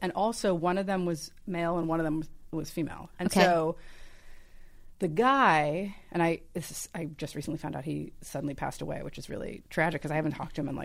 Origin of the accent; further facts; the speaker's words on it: Chicago, Illinois, United States; And the thing, I grew up in Chicago.